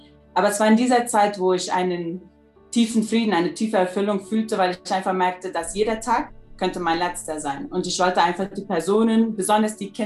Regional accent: Blumenthal-Fernheim, Boquerón, Paraguay; bin 27 Jahre alt und bin aufgewachsen in Blumenthal-Fernheim.

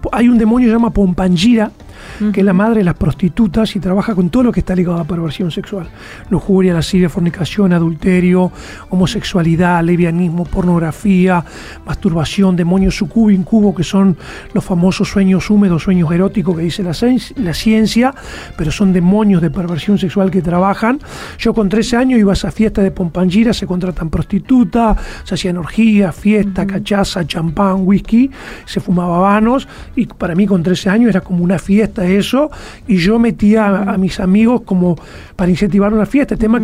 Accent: Neuquén, Argentina; now in Buenos Aires, Argentina; soy de Argentina, nacido, criado en Neuquén, en el sur de Argentina. Uh-huh. Hace 8 años estamos viviendo en Capital Federal

